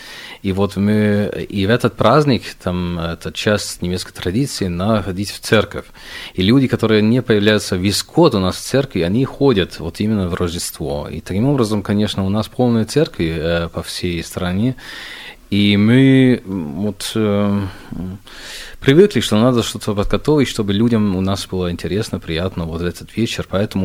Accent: Germany; Да, в Германии, я же из Германии

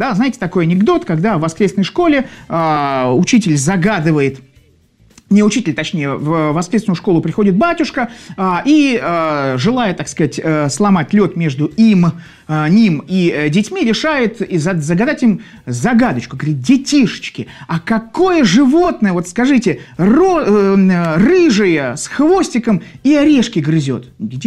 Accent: Saint Petersburg, Russia; Естественно, я из Санкт-Петербурга.

